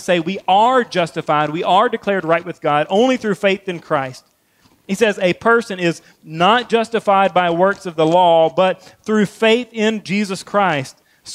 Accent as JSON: {"language": "English", "region": "Georgia", "country": "United States", "said": "we're in South Carolina, so, and I'm from Georgia, so we need to say this."}